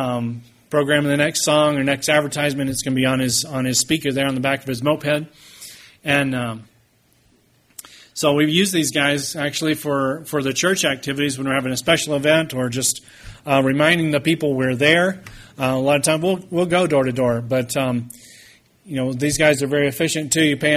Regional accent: Texas, United States; A lot different from where I grew up in West Texas.

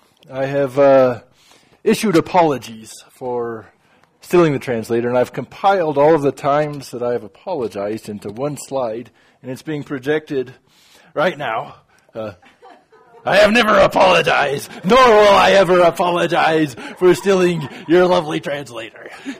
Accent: Texas, United States; now in Ukraine; I'm from Texas originally. I was raised in a Christian environment. I moved to Ukraine.

